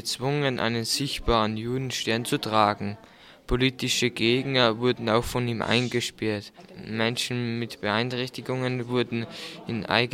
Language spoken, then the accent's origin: German; Austria; gewann zuerst in Deutschland und dann auch bei uns in Österreich Stimmenzuwächse.